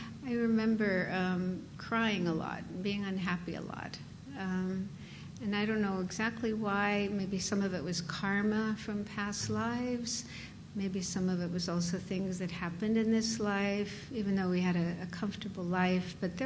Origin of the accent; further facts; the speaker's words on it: Sacramento, California, United States; born there; Okay, so I was born in California, Sacramento, in fact, Sacramento, California, and my family wasn't Buddhist, surprise, surprise.